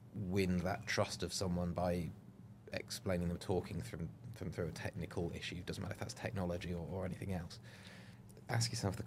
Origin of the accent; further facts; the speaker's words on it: United Kingdom; And we're British, that's our natural tendency, I think.